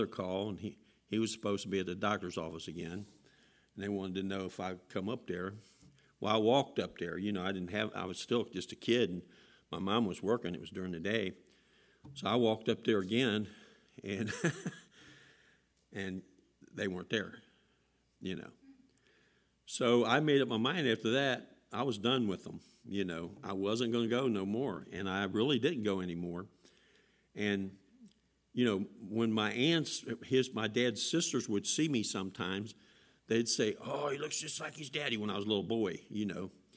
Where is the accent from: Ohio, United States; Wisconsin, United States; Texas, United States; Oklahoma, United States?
Ohio, United States; Cincinnati; You know, I'm from Cincinnati, Ohio. I was born here. But, you know, originally my family was from Kentucky